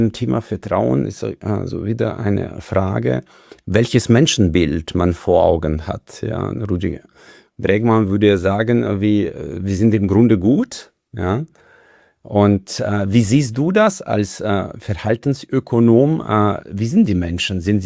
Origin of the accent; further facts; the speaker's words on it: Uzbekistan; Also ich komme aus einem Land, aus Usbekistan, wo ich persönlich eher Handschlagmentalität habe